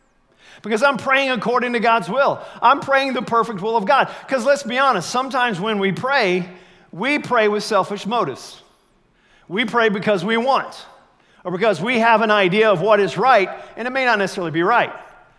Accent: United States; Now, I know English because I'm an American.

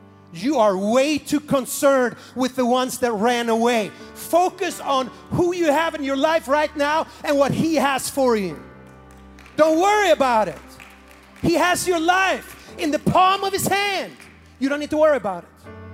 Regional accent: Sweden; moved away as an adult; now in United States; Born and raised in Sweden, I came to the United States of America in January 1995.

